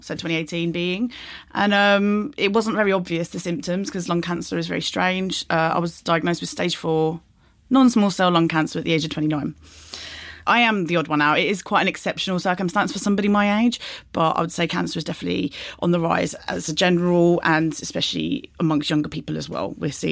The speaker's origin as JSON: {"language": "English", "country": "Pakistan", "said": "So, being Pakistani, we're like, it's the home of condiments, basically."}